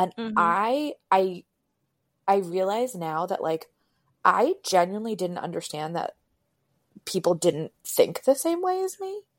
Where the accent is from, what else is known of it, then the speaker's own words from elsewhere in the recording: Hamden, Connecticut, United States; also born or lived in Bronx, New York; I was born in the Bronx, and then my family moved to Connecticut because my brother is on the low end of the autistic spectrum.